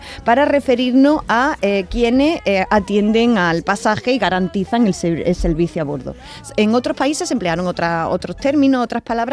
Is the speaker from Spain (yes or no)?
yes; Andalusia, Spain; en por lo menos por mi tierra, por Jaén, por Granada, por algunas partes de Córdoba